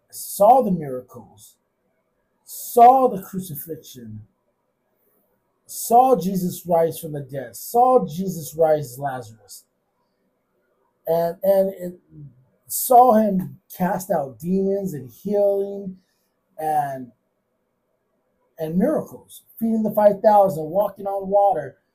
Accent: Phoenix, Arizona, United States; in my hometown, in my city of Phoenix, in an area I used to live pretty close

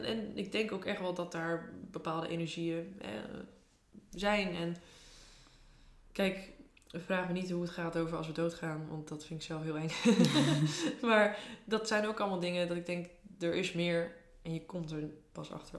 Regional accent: Utrecht, Netherlands; zeker nu hier in Drenthe, want hier zie je de sterren nog iets beter, zeg maar, dan waar ik eerst vandaan kwam. Ik kwam eerst uit Utrecht, zeg maar.

